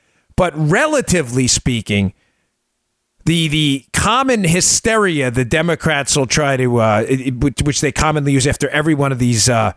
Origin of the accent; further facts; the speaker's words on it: New York, United States; some of the people I grew up with in New York, and especially my Italian friends, me being Italian, obviously … you know.